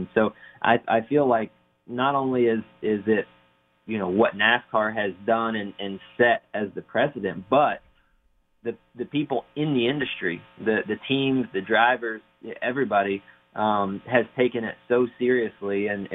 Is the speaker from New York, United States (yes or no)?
no; Florida, United States; And in growing up in Florida, bowling is awesome in the summer because it's so hot to do anything else outside.